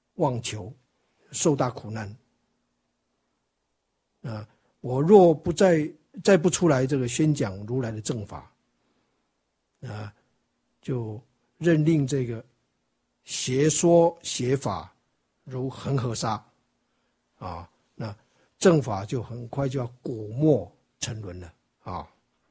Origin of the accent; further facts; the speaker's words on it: Taiwan; 我们台湾话有一句话说